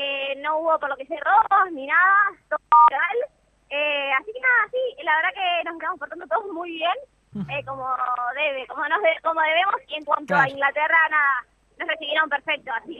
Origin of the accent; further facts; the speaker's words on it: Argentina; la furia argentina nos supera y lo único que vamos a ver es nuestro país, nuestra cultura acá representada